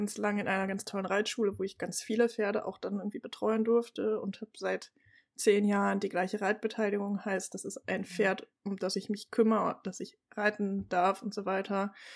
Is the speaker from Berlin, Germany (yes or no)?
no; Cologne, North Rhine-Westphalia, Germany; Ich komme aus Köln